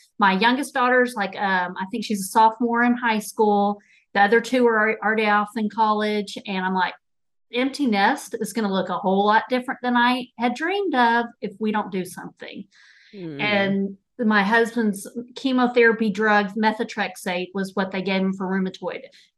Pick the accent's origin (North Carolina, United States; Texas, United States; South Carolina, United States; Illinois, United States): Texas, United States; accent: Texas; Yes, my Texas accent definitely shines through.